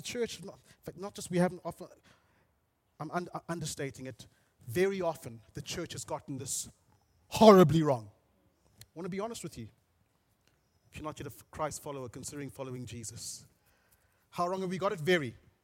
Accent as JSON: {"language": "English", "region": "Bulawayo", "country": "Zimbabwe", "tie": "born or raised there", "said": "I grew up in Bulawayo in Zimbabwe."}